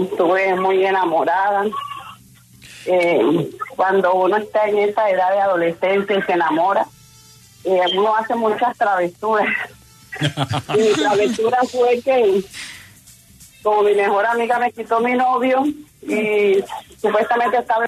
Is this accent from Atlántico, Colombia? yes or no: yes; Barranquilla, Atlántico, Colombia; now in Cartagena, Colombia; yo vivo aquí en Cartagena, yo soy barranquillera.